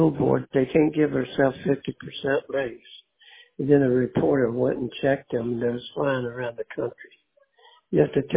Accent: Carolina, United States; I grew up in Carolina. You wouldn't do one thing like that. Your father would tear you apart.

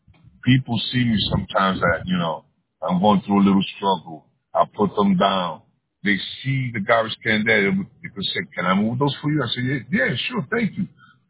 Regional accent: Hoboken, New Jersey, United States; I'm born and raised in Hoboken. You just killed Hoboken.

